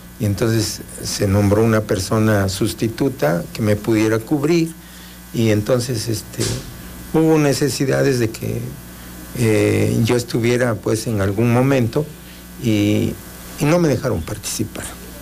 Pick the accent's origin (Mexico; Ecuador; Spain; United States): Mexico; Xocotla; Entonces, nosotros nos regimos a través de usos y costumbres, porque yo soy de Xocotla.